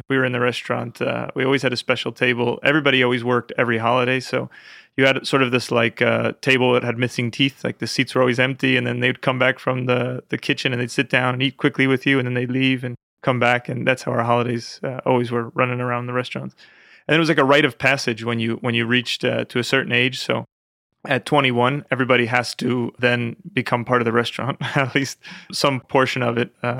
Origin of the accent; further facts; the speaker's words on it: New York, United States; Westchester County. It was very nice. I grew up with my grandmother from Italy, so she really taught me a lot.